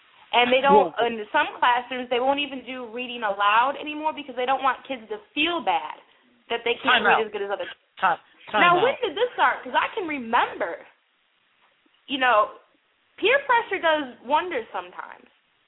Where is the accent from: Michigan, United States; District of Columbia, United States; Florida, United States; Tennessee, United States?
Michigan, United States; Detroit; you actually had Herman Cain that went to my hometown. The definition of what liberalism does to people, Detroit, Michigan